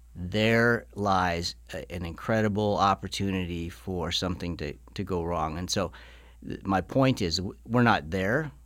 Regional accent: Great Falls, Montana, United States; now in Billings, United States; And I live in Billings now. I grew up in Great Falls. Both my wife and I are from Great Falls.

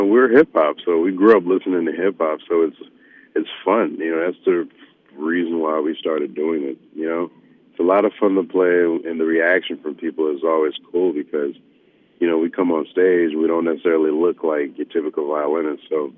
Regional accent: Florida, United States; it's just something that we've always done growing up in South Florida and in high school.

